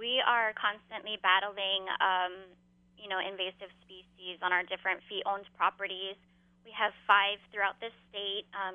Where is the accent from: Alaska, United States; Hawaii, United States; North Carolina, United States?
Hawaii, United States; And that's important to me because as a Hawaiian, I'm connected to this place